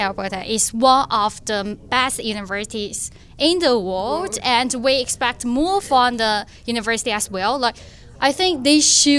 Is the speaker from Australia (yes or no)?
no; China; English is a second language; because it's hard to pronounce my Chinese name. Obviously, I'm from China. I'm a third year business student, accounting major.